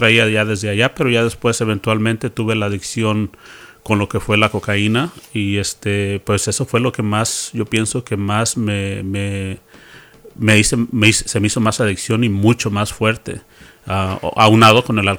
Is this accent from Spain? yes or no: no; Morelos, Mexico; moved away as an adult; now in United States; yo primero que nada pues vengo del estado de Morelos, en México.